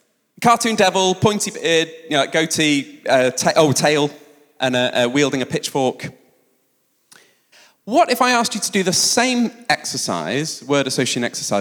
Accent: United Kingdom; I mean, we're British. It would be a cup of tea, let's be honest.

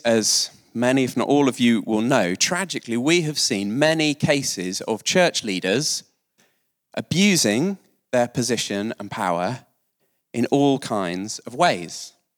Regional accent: United Kingdom; I mean, we're British. It would be a cup of tea, let's be honest.

